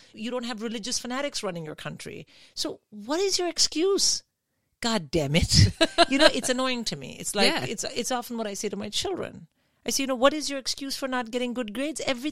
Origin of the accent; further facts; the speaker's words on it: India; I grew up in India